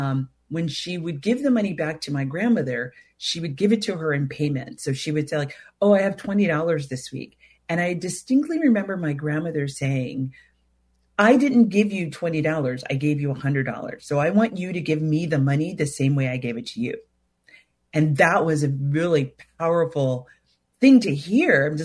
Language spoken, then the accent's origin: English; Hollywood, California, United States; I'm originally from Hollywood, California. Yes, the actual Hollywood. It's a place. People live there. People grew up there. And that's where I'm from. I grew up poor.